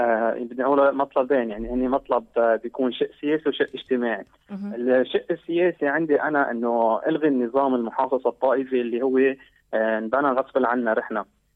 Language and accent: Arabic; Akkar, Lebanon; أنا مثلا من منطقة اعتبرنا من عكار والشغل ببيروت